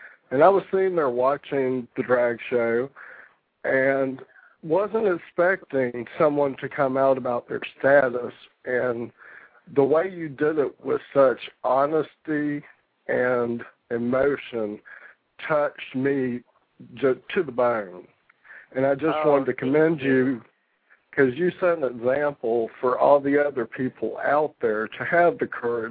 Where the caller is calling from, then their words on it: Jacksonville, Florida, United States; from Jacksonville, Florida.